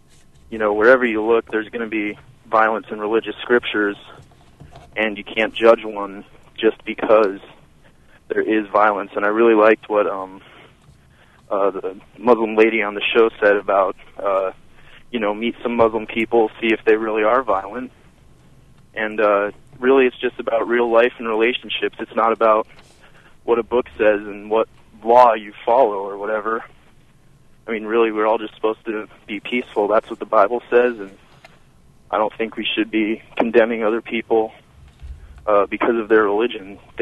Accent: Champaign, Illinois, United States; I'm from Champaign, Illinois.

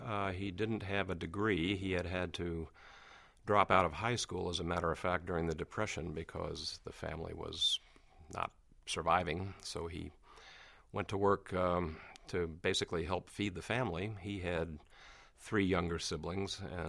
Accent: Oakland, California, United States; born there; And I was born in Oakland, California on January 23rd, 1949.

